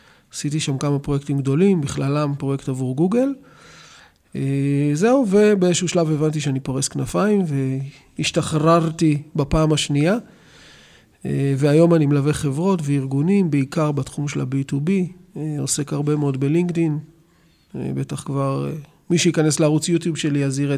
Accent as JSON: {"language": "Hebrew", "town": "Tel Aviv", "region": "Tel Aviv District", "country": "Israel", "tie": "born or raised there", "said": "אז אכן יליד תל אביב, וגדלתי באמת בשוק לוינסקי"}